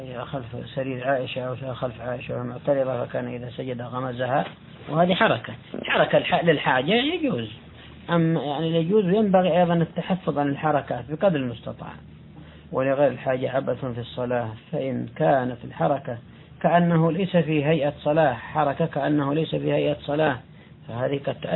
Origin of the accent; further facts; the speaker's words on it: Yemen; كما فعل بعض الناس عندنا في اليمن